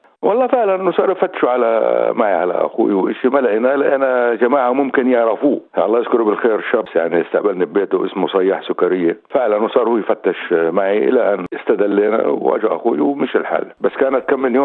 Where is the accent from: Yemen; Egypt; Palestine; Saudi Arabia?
Palestine; Jerusalem; now in Australia; أنا من بلدة عين كارم اللي هي قضاء القدس، فطبعا ترعرعت بالقدس وكبرت